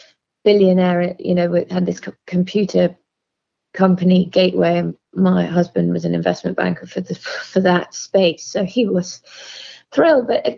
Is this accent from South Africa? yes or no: no; England, United Kingdom; now in New York, United States; You know, you can hear from my accent. I grew up in England